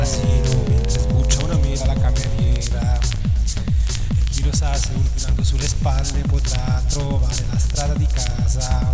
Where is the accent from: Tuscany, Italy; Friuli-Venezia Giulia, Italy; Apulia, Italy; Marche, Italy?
Marche, Italy; Petriolo; Anche io sono di Petriolo.